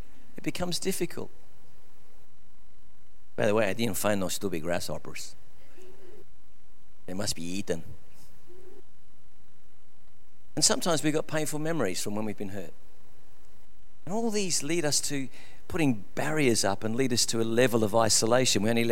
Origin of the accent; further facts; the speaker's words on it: Christie's Beach, South Australia, Australia; when I grew up in Christie's Beach, we knew everybody in the street.